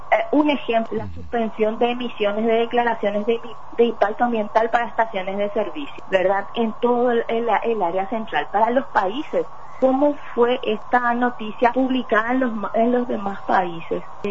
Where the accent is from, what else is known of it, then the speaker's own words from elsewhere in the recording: Paraguay; Lo que también nosotros no sabemos, como paraguayos, muchas veces es mostrar lo que estamos haciendo a nivel nacional.